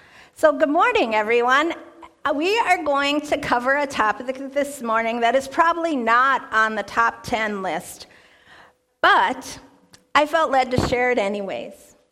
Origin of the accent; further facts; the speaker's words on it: Perham, Minnesota, United States; I was born and raised in Perm, Minnesota.